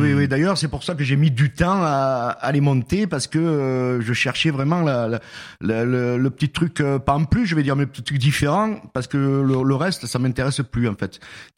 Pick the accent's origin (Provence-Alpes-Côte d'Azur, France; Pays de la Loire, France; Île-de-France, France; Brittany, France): Provence-Alpes-Côte d'Azur, France; Lourmarin; also born or lived in Marseille; now in Cavaillon, France; D'ici. Je suis né à Marseille, puis j'ai grandi dans la région de Lourmarin, Loris, tout ça, et depuis quelques temps j'habite sur Cavaillon.